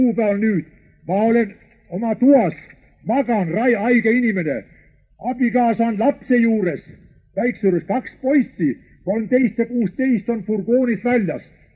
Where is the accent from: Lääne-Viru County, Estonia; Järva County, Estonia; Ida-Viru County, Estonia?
Ida-Viru County, Estonia; Narva; Kallid sõbrad, ma olen eestlane. Täpselt päritolu ei tea, aga siis kui olen eestlane. Enne seda olin poisik, elasin Narvas.